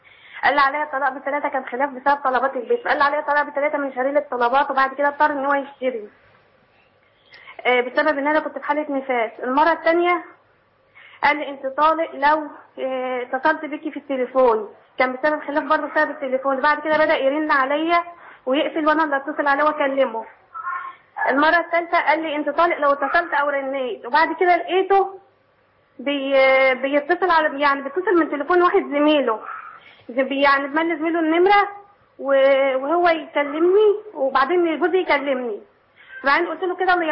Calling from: Damietta, Damietta Governorate, Egypt; انا من دمياط.

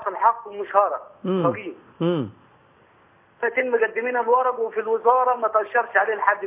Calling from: Salawis, Minya Governorate, Egypt; من قريه سلاويس مركز العيله ومحافظه المنيا.

